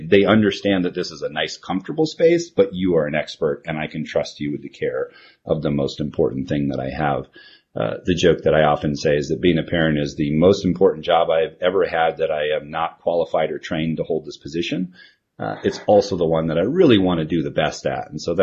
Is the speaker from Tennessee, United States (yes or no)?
no; Hawaii, United States; one that allowed me to move to my hometown in Hawaii, a very beautiful place, and disconnect from tech as much as I wanted to.